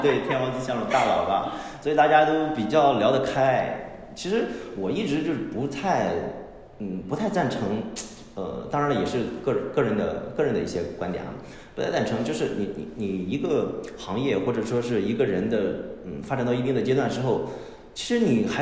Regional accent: Shandong, China; 因为我是山东人，这个整个的儒家的文化传统还是在我身上有比较深的一些烙印。

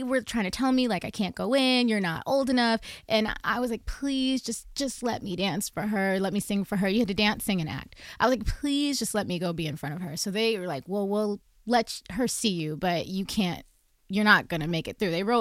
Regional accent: East Orange, New Jersey, United States; also born or lived in Manhattan, United States; Okay, I grew up, I was born in New York, in Manhattan. I grew up in Jersey, okay. East Orange, New Jersey.

